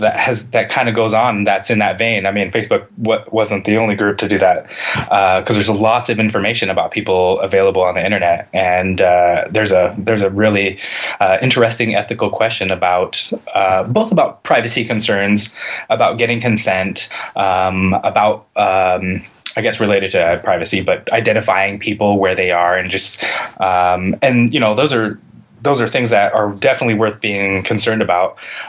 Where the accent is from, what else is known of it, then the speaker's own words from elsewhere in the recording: New Jersey, United States; born there; Sure. Oh, I was born in New Jersey, which is a little more of an admission than anything else.